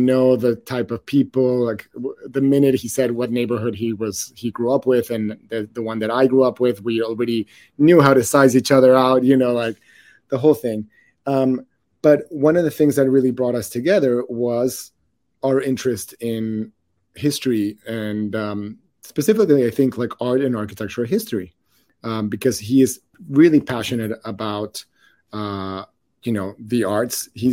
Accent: Mexico City, Mexico; coming from Mexico City, like perfume is not

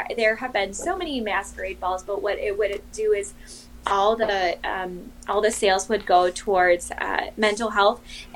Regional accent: Milwaukee, Wisconsin, United States; I'm from Milwaukee, so I'm doing things in the Milwaukee area.

